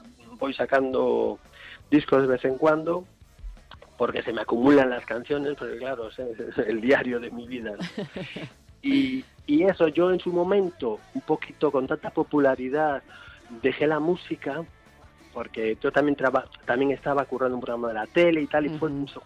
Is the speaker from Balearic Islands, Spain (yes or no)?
no; Vigo, Galicia, Spain; now in Madrid, Spain; yo soy de Vigo, soy aquí gallego, soy de costa toda mi vida.